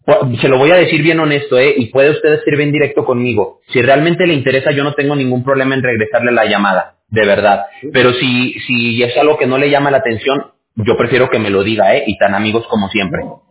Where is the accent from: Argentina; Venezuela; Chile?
Chile; now in United States; yo soy chileno, po. Ah, mire, interesante, y mire, pocas veces he tenido oportunidad de platicar con chilenos, ¿eh? Aquí en California